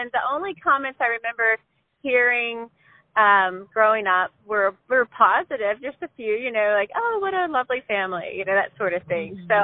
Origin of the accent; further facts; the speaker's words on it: Louisiana, United States; also born or lived in Wheeling, West Virginia; now in Longview, United States; I'm originally from Louisiana, but we've lived the last 18 years in Wheeling, West Virginia, and just moved back to the South area.